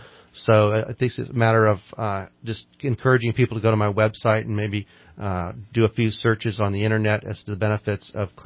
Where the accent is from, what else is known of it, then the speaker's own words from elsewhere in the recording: Midwest, United States; I grew up in the Midwest, and Redding just kind of reminds me of going back in time